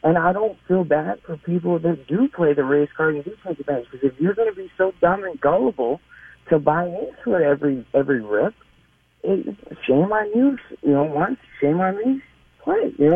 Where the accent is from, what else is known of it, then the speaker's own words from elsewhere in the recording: Minneapolis, Minnesota, United States; I'm a white guy, born and raised in Minneapolis, graduated from Henry High School, have a biracial family.